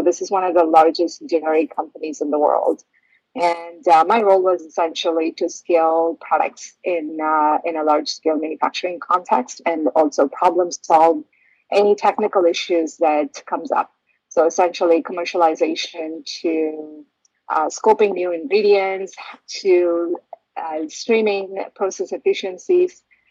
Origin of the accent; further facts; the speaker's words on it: India; I grew up in India eating millets